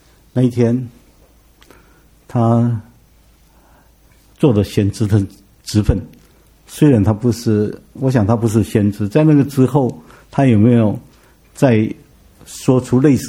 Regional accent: Taiwan; 所以我们台湾人称那个晨星叫做开明启明星

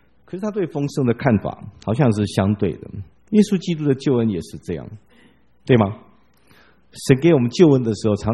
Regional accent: Taiwan; 我们台湾人不太懂这个事情

